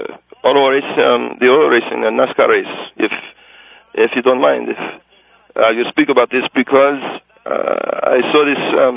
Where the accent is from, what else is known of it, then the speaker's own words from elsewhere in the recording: Egypt; I come from Egypt.